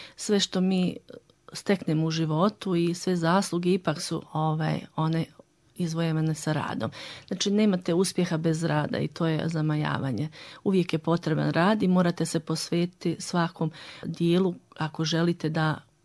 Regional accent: Prnjavor, Republika Srpska, Bosnia & Herzegovina; to je jedan jako lijep gradić i jako sam ponosna što sam rođena u Prnjavoru i što sam provela dane djetinjstva u tako lijepom mjestu. Prnjavor, znači, ima jako puno nacija, oko 16 nacija

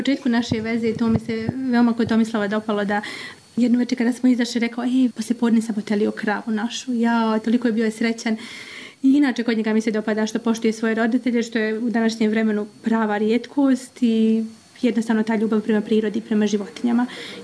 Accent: Višegrad, Republika Srpska, Bosnia & Herzegovina; Ja sam iz opštine Višegrad, tata, odnosno tatini roditelji su porijeklom iz Stoca.

